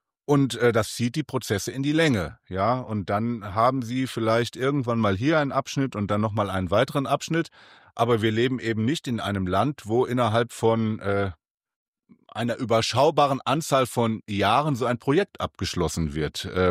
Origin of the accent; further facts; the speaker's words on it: North Rhine-Westphalia, Germany; fühlt man sich als Wittgensteiner, ich komme ja aus Wittgenstein, auch so ein bisschen abgehängt.